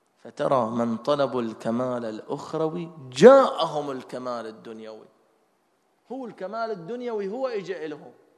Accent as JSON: {"language": "Arabic", "country": "Bahrain", "said": "ما نقول فقط إحنا كمجتمع بحريني"}